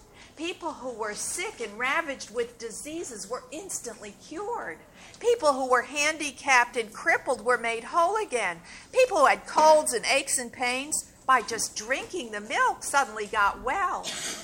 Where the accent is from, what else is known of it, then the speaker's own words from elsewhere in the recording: Miami, Florida, United States; from Miami, and though I tell folk tales from all over the world in all cultures, I specialize in Jewish folk tales. That's what my heritage is.